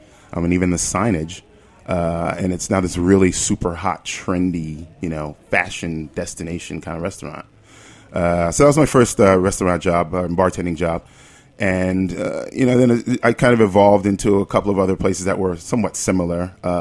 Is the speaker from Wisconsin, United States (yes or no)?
no; New York City, New York, United States; I am actually from New York.